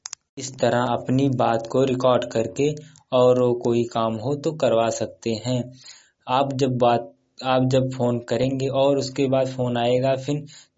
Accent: Ambedkar Nagar, Uttar Pradesh, India; मैं स्वयं … अम्बेडकर नगर का रहने वाला हूँ।

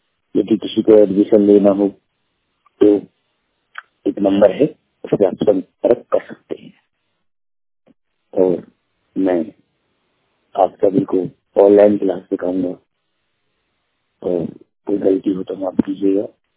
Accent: Aligarh, Uttar Pradesh, India; जिला अलीगढ़ का रहने वाला हूँ एवं मैंने वृंदावन से थोड़ी बहुत पढ़ाई की हुई है

